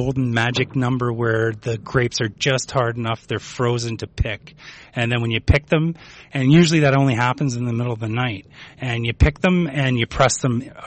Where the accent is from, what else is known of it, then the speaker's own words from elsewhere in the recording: St. Catharines, Ontario, Canada; I'm from St. Catharines, Ontario, in Canada.